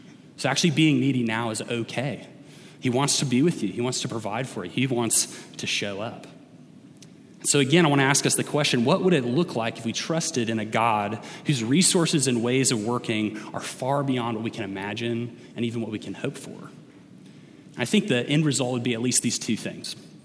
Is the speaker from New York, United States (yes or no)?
no; Atlanta, Georgia, United States; Growing up, I grew up in Atlanta during the 90s, and because of that, I was often at Braves games.